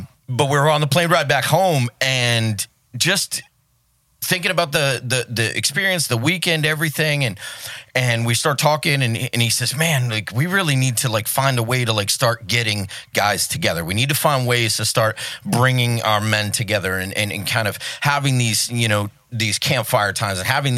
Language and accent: English; New England, United States; Because we're from New England, we don't know how to be quiet.